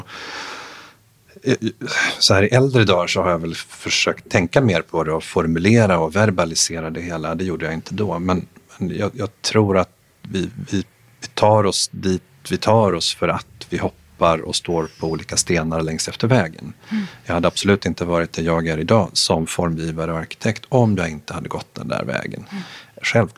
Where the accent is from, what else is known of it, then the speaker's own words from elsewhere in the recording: Holmsund, Västerbotten County, Sweden; moved away as an adult; now in Stockholm, Sweden; När jag är uppvuxen i Umeå, Holmsund utanför Umeå. Och när det var dags att så att säga lämna hemmet så hade jag en idé om att jag skulle bli flygingenjör. Så jag flyttade till Stockholm.